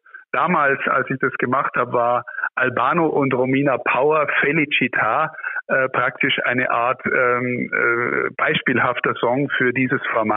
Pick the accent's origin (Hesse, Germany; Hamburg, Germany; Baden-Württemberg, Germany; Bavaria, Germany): Bavaria, Germany; Amberg; born there; Ich bin geboren in Amberg in der Oberpfalz